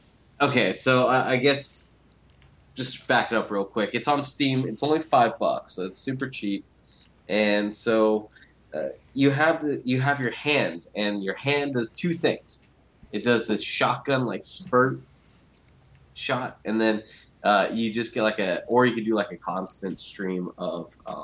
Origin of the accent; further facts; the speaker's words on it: Seattle, Washington, United States; Listen, like I'm from Seattle